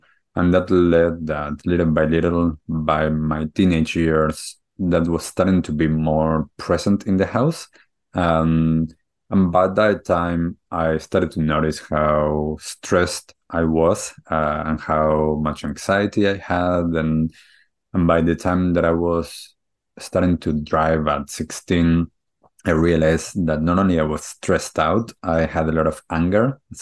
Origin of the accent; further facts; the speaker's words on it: Argentina; different traditions that wasn't what I grew up with back in Argentina